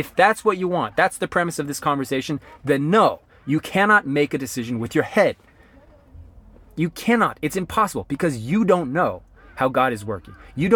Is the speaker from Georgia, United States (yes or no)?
no; North Carolina, United States; when to move to North Carolina, back home to my hometown, North Carolina, moving to New York to work there